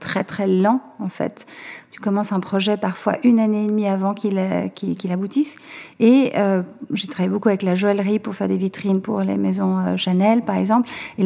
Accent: Geneva, Switzerland; moved away as an adult; now in France; je suis partie de Genève pour m'installer d'abord à Paris pour faire les arts appliqués du Perret en textile. C'était difficile à l'époque de trouver du travail en tant que Suisse à Paris

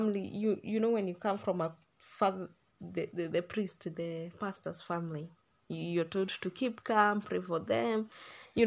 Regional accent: Laikipia County, Kenya; I was born and raised in Laikipia County.

